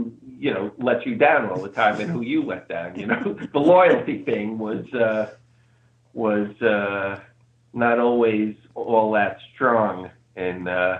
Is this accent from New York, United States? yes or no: yes; Bronx, New York, United States; I grew up in the Bronx with a lot of friends. Very, you know, the Bronx was not a place for weakness.